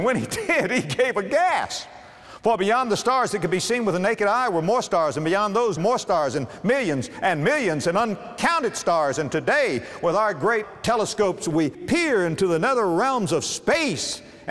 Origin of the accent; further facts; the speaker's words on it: Palm Beach, Florida, United States; just go to my hometown of Palm Beach, Florida, and get a city block and begin to count.